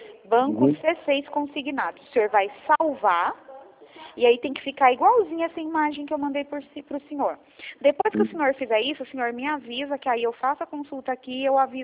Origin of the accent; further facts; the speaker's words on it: Bahia, Brazil; now in São Paulo, Brazil; hoje eu moro em São Paulo, só que eu sou da Bahia.